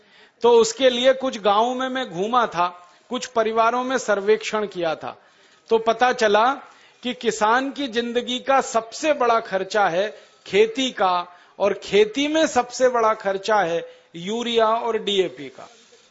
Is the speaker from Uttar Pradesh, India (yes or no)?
yes; Aligarh, Uttar Pradesh, India; मैं भी किसान का ही बेटा हूं, मेरे घर में भी खेती होती है, मेरा गांव उत्तर प्रदेश में अलीगढ़ जिले में है, हमारे घर में परंपरा से खेती होती है।